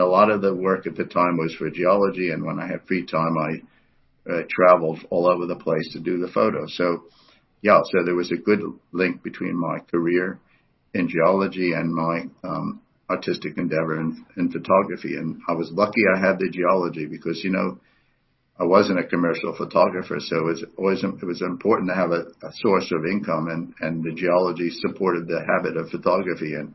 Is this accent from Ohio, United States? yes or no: no; New York City, New York, United States; So, you know, I grew up in New York, so the whole Jewish culture was predominant there.